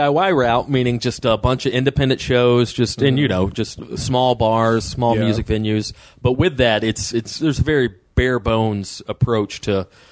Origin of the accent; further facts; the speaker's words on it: Georgia, United States; Coming from Georgia, I'm from North Georgia, which is kind of the foothills of the Appalachian Mountains.